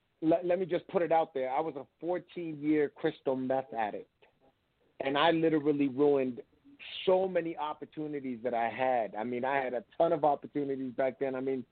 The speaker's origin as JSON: {"language": "English", "region": "East Coast", "country": "United States", "said": "I'm from the East Coast, so I grew up on East Coast rap, and a lot of the hard-hitting punchlines, a lot of the metaphors, I grew up on listening to … all that stuff, so there's a grit to my stuff."}